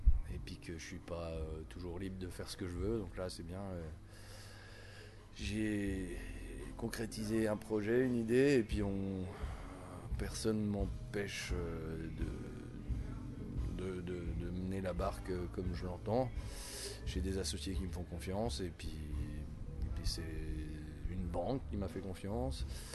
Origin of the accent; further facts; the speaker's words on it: Besançon, Bourgogne-Franche-Comté, France; J'ai pu le faire à Besançon parce que je suis de Besançon.